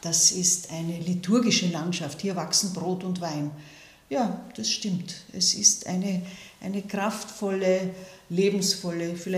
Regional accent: Lower Austria, Austria; Ich bin in der Erzdiözese Wien aufgewachsen, im Landteil, und zwar im Weinviertel, an der ganz nördlichen Grenze, an der tschechischen Grenze.

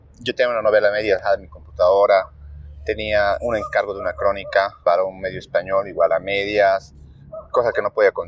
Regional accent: La Paz, Bolivia; soy de La Paz, soy escritor

